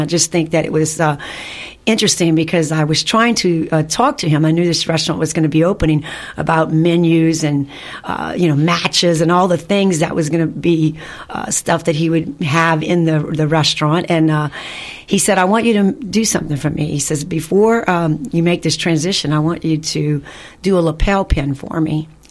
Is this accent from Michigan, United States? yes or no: no; New Orleans, Louisiana, United States; I met my original partner, Dale Wamstead, who both of us were born and raised in New Orleans.